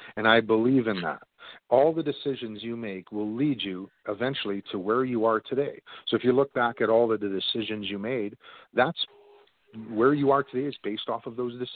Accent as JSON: {"language": "English", "town": "Toronto", "region": "Ontario", "country": "Canada", "tie": "born there", "moved": "as an adult", "lives_now": "Calgary, Canada", "said": "Yeah, I was born in Toronto, and I left Toronto shortly in the early 20s. And I ended up traveling to British Columbia there for a couple of years. And then I ended up, obviously, in Alberta, in Calgary, sorry."}